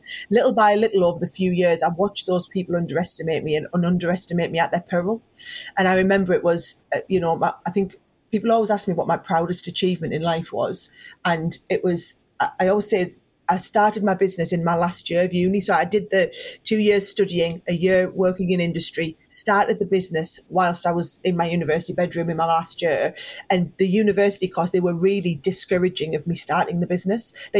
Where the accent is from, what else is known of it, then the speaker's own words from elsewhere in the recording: Northeast, United States; because I was from the Northeast.